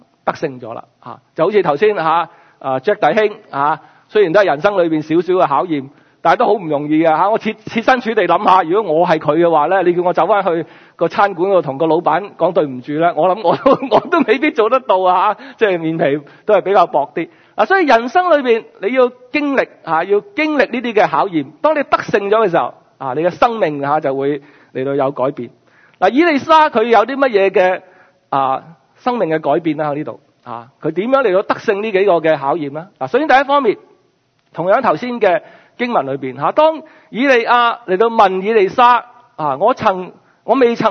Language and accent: Cantonese; China; 我中國人嗰種難得，難得係呢係好難啊